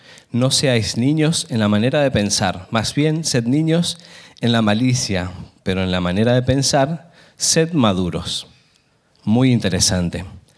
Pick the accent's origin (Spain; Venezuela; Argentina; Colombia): Argentina; yo soy argentino y soy producto de una importación de una finlandesa. Me importaron de allá.